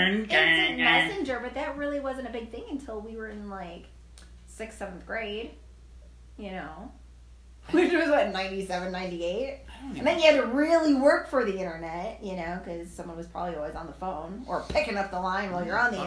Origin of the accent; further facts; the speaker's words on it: New York, United States; No, but then it's, you know, we come from New York where you get...